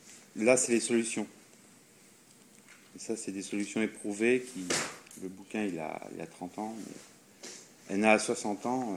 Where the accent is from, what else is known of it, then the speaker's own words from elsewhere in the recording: Paris, Île-de-France, France; Je suis originaire de Paris, mais je suis parti